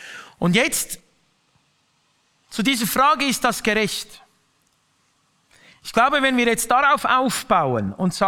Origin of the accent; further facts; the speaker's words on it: Switzerland; jetzt sitzt du da als Schweizer in Liechtenstein mit dem Deutschen am Tisch